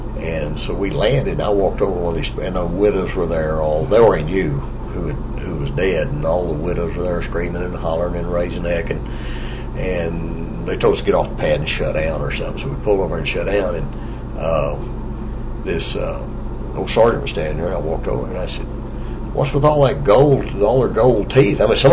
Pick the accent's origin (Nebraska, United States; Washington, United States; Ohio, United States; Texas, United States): Texas, United States; Joshua; I went home to my hometown down in Joshua, Texas, and then I was stationed in Mineral Wells, Texas, which is only about 50 miles away.